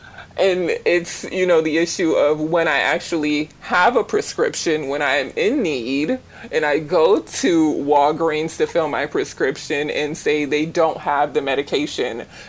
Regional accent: Jamaica; born there; moved away; So I was born in Jamaica. I immigrated here when I was younger.

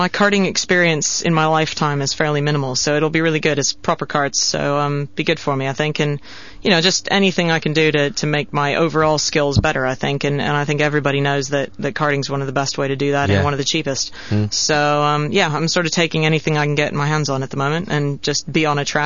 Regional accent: United States; Because I am American, naturally, and I'd like to be back there one day soon.

